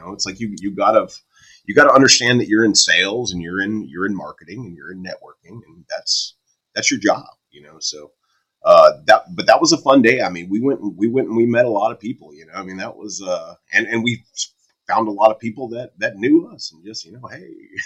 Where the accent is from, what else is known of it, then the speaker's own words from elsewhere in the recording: Texas, United States; And, you know, we grew up fishing in East Texas, where both sets of grandparents were from.